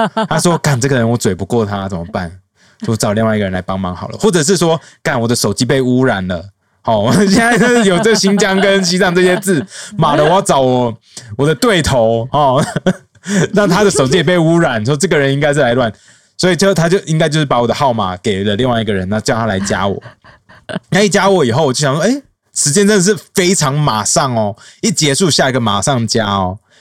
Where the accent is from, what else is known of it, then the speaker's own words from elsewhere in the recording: Taiwan; 然后我就说我是来自台湾的民主斗士